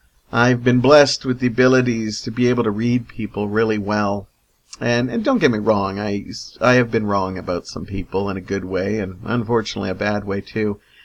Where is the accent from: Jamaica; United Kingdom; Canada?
Canada; Hamilton, Ontario; I forgot to mention, I am from Hamilton, Ontario. Technically, I'm Stony Creek, but I'm really kind of right on the edge of it both.